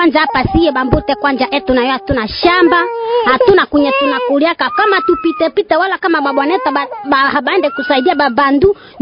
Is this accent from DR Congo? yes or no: yes; North Kivu, DR Congo; Mie kutoka hapa niko mkimbizi, mimi natoka Kati Madoko.